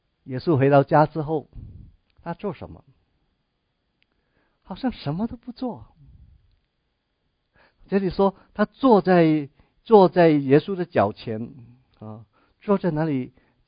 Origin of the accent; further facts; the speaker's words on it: China; 这是爱的表现，也是我们中国人最明白的啊。